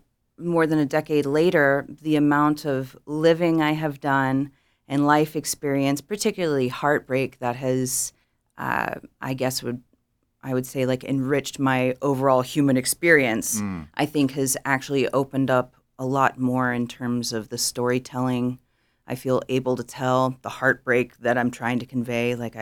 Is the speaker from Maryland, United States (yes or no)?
no; Houston, Texas, United States; I grew up in the Houston area in Texas.